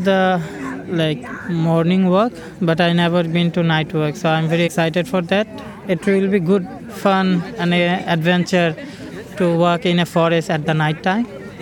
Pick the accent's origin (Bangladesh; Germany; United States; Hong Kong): Bangladesh; English is a second language; I'm from Bangladesh